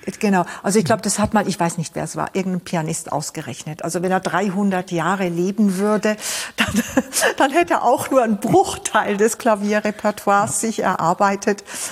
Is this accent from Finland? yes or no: no; Switzerland; born there; meine Eltern sind beide aus Ungarn gekommen in 1956. Ich bin zwar schon in der Schweiz geboren, aber ich habe natürlich ungarische Wurzeln.